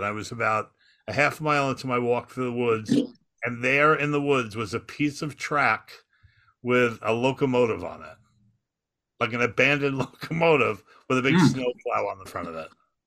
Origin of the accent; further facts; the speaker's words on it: Seaford, New York, United States; I'm from New York, Long Island.